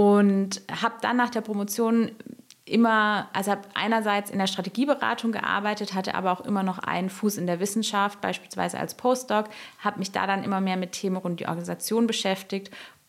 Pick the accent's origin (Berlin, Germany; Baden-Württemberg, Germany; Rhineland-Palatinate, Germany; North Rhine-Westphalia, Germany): Baden-Württemberg, Germany; Ich bin in der Nähe von Stuttgart aufgewachsen